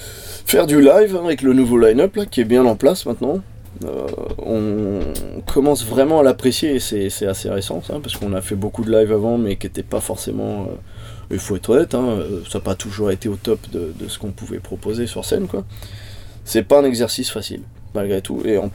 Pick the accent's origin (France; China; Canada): France; On a une authenticité, on est des Français, on est des contestataires, on est des râleurs